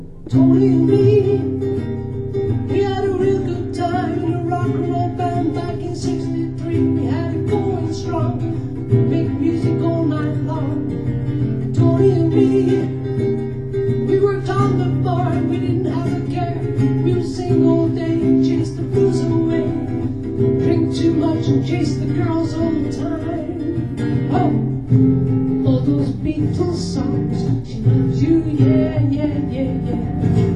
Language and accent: English; Accrington, North West England, United Kingdom; I said, no, I'm from Accrington. It's kind of nearby.